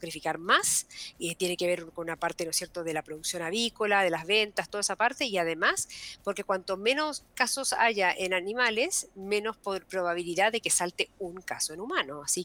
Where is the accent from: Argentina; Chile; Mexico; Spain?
Argentina; Yo que soy argentina, o sea, la siento mucho.